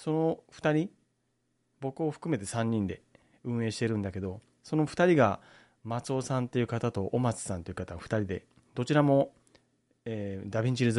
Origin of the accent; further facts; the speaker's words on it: Okinawa, Japan; こう地元沖縄のラジオだったり聞いたりするんだけども